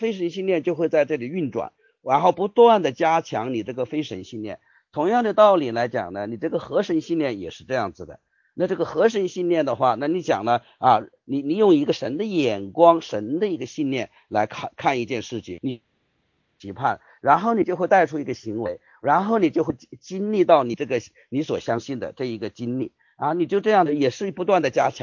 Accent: Hubei, China; 我说我是湖北人我是一个湖北人

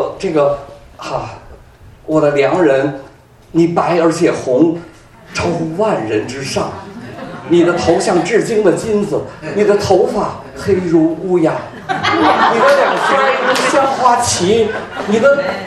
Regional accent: China; 因为我们中国人吧哈，那中国人不太那个对这问题很清楚

